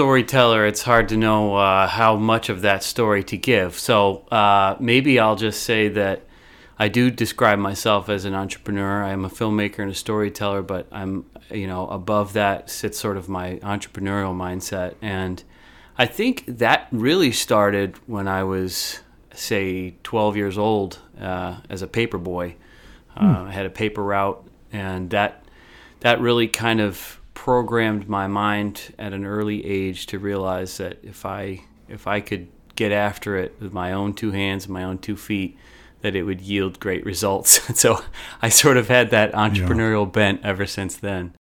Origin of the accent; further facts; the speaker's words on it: Syracuse, New York, United States; We've already spent time out in California. We're from Syracuse, New York.